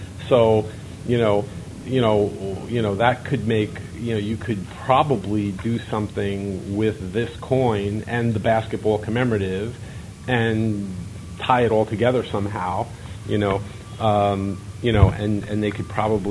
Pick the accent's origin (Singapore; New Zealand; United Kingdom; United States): United States; New Jersey; And since I'm from New Jersey, I'm protecting New Jersey.